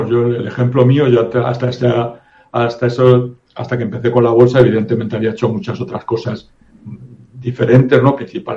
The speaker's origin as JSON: {"language": "Spanish", "town": "Madrid", "region": "Community of Madrid", "country": "Spain", "moved": "yes", "lives_now": "Tenerife, Spain", "said": "porque yo vivo, vamos, soy de Madrid, pero llevo tiempo viviendo en Canarias, desde el año 85, vivo en Tenerife"}